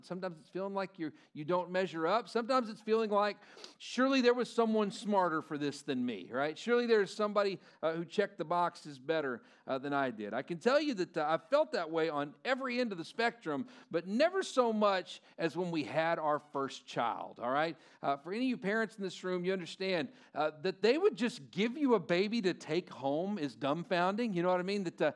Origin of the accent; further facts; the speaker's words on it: Lubbock, Texas, United States; I grew up in Lubbock, Texas